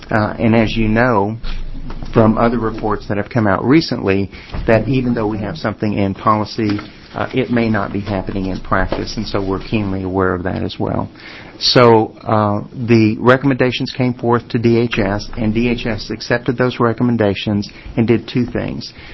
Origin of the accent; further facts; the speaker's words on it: the South, United States; And because I'm from the South, let me say to this panel of ladies, Happy Valentine's Day.